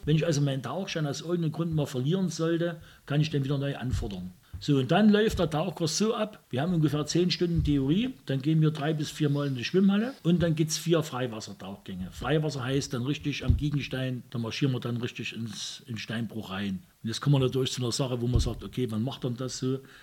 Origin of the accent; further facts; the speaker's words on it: Zwickau, Saxony, Germany; aber wir sind aus Zwicke, ne? Wie man sagt, die Zwicke.